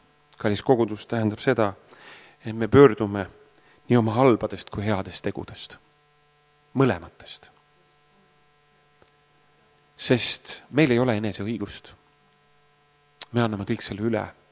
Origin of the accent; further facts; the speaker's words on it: Ridala, Lääne County, Estonia; Ma olen Ridalast ju pärit